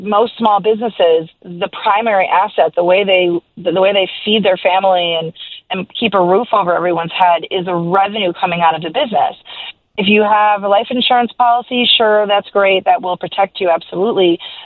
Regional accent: Arlington Heights, Illinois, United States; Well, yes, I am from, I'm born and raised in the Arlington Heights, and chose to raise my family there as well.

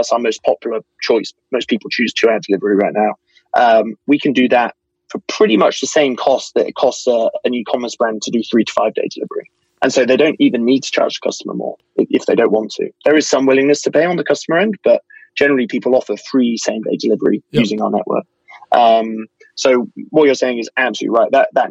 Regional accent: United Kingdom; And I'm British.

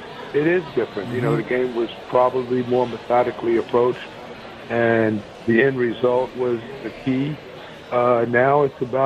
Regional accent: Long Island, New York, United States; So, you know, growing up in Long Island, I mean, you know, there were a couple of racetracks in the vicinity.

